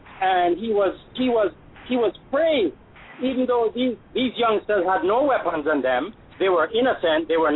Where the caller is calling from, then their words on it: Florida, United States; I'm calling from Florida.